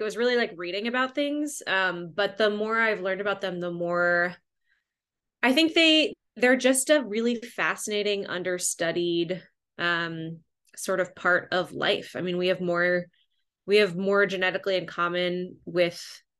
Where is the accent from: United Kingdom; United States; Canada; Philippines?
Philippines; I grew up in the Philippines. So I spent a lot of time outside growing up just because it was warm all the time.